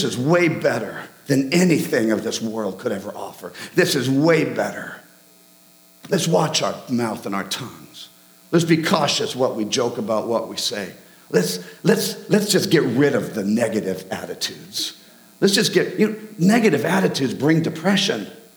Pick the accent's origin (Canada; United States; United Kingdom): United Kingdom; Scotland; No, I'm not Norwegian, I'm Scottish.